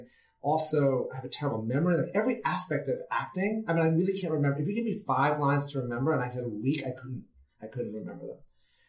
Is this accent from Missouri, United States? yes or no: no; New York City, New York, United States; So I grew up in New York City. And my father loved theater.